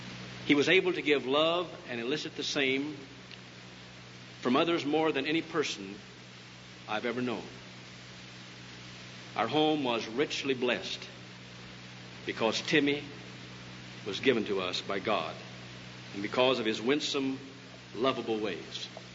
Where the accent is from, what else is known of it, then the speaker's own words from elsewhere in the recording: Missouri, United States; We're both from Missouri.